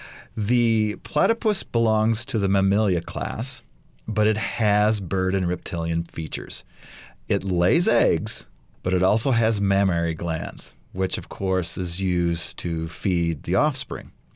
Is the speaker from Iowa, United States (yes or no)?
yes; Iowa, United States; now in Idaho, United States; You know, growing up in the Midwest and Iowa, not a lot of public lands for us to use.